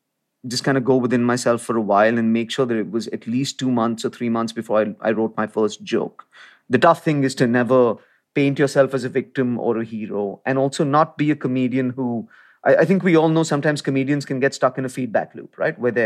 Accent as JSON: {"language": "English", "country": "India", "also_born_or_lived": "Lagos, Nigeria", "said": "where I got my ass beaten every day because I was the guy from India. And just as soon as I had made friends in Lagos, off to private school in India, where I was the kid from Africa."}